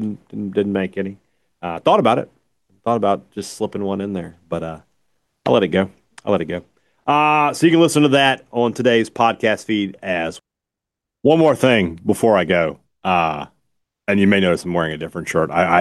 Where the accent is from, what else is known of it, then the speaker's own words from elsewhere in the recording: Vicksburg, Mississippi, United States; So my niece, Haley, is a student at Warren Central High School in my hometown of Vicksburg.